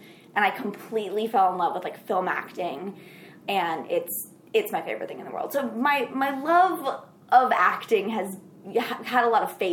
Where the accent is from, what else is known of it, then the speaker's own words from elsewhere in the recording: Jackson, Mississippi, United States; I grew up in Jackson, Mississippi, and there was a theater company there that was, like, in a warehouse called Actors Playhouse.